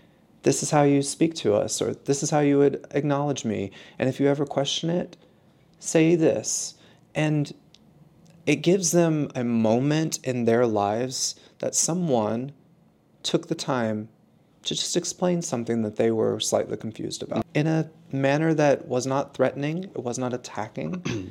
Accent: College Station, Texas, United States; Like College Station, Bryan okay. area.

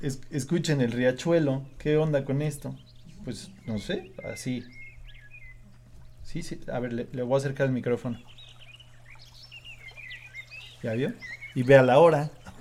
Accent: Malinalco, State of Mexico, Mexico; Aquí en Malinalco, una vez te platiqué que me cuestionaron así en el centro, ¿no? Usted no es de aquí, ¿no? Como que me vieron muy no sé qué. Me dijeron, usted no es de aquí. Yo, ¿cómo no? Yo soy de aquí. Yo nací aquí, le aseguré.

